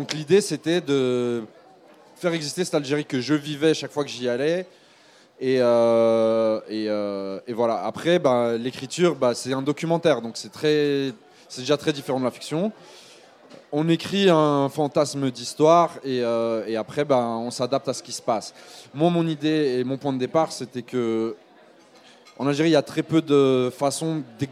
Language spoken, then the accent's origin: French; Lausanne, Vaud, Switzerland; je suis né à Lausanne, j'ai grandi à Lausanne, ma maman est suisse, mon père est algérien.